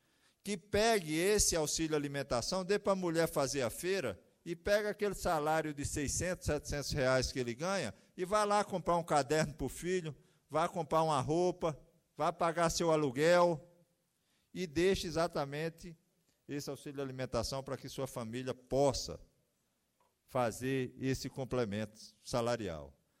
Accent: Northeast Region, Brazil; falando como nordestino

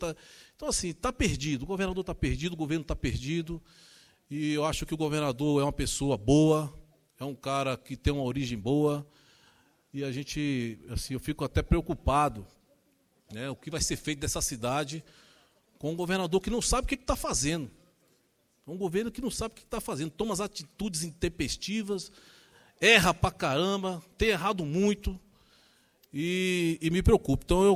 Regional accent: Brasília, Federal District, Brazil; Eu, como cidadão, como brasiliense

